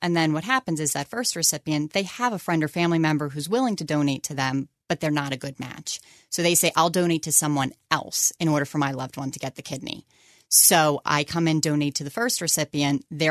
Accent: Evesham, New Jersey, United States; I am from Evesham in New Jersey, Burlington County, and have been here for over 20 years.

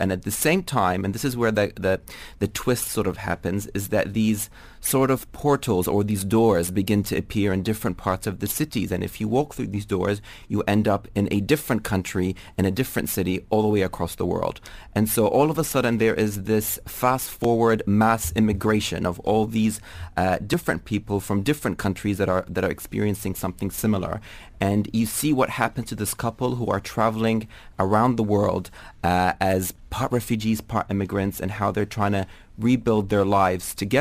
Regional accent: New Zealand; also born or lived in Dubai; I grew up in New Zealand after living in Dubai for a long time

